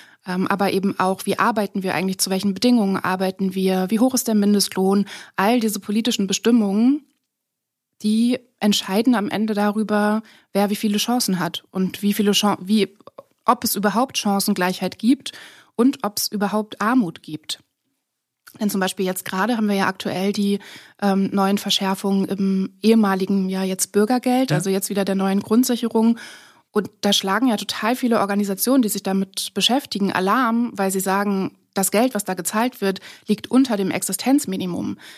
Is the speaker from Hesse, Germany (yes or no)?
no; Lower Saxony, Germany; ich bin in Niedersachsen geboren, aufgewachsen. Also wirklich so, stell dir das kleinste Dorf vor, das ist meins und drumherum ist ganz viel nichts.